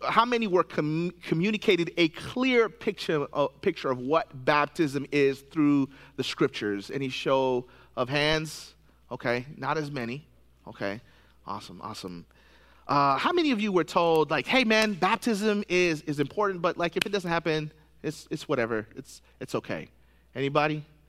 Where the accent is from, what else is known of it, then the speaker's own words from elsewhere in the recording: Tennessee, United States; But because we lived in Tennessee, I grew up in Middle Tennessee, you know, there's this weird belief that winter doesn't come to the South.